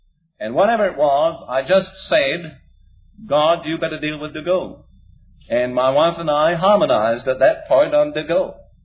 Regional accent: Florida, United States; I come from Florida. We have our problems in Florida

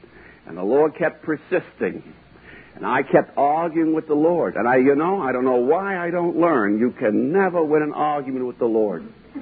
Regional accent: New York City, New York, United States; I was raised in New York City

